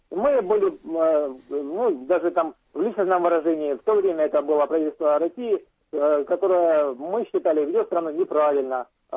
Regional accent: Ukraine; я сам родом с Украины, там вырос

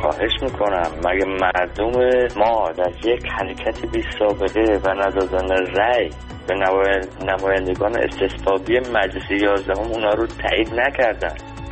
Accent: Iran; من به عنوان یک ایرانی

